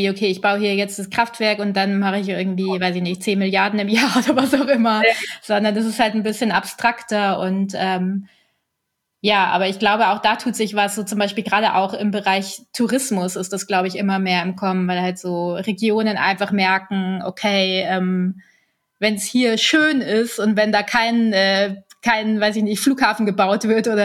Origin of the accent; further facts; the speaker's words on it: Munich, Bavaria, Germany; ich bin ja in München geboren und aufgewachsen und ich bin aber irgendwie so ein Nordseekind so ein bisschen.